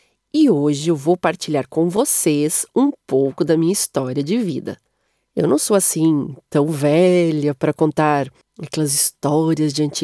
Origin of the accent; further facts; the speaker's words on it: São Paulo, Brazil; now in Portugal; Eu nasci em São Paulo, no Brasil, e vivi lá por muitos anos.